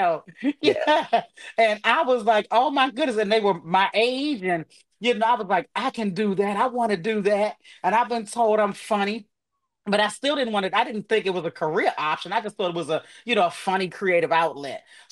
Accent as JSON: {"language": "English", "town": "Washington", "region": "District of Columbia", "country": "United States", "said": "I'm from DC."}